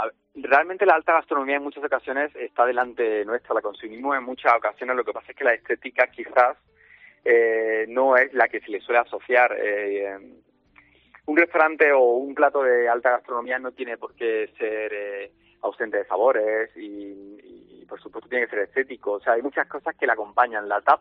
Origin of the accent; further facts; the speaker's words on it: Linares, Andalusia, Spain; han sido tapas en mi tierra, en Linares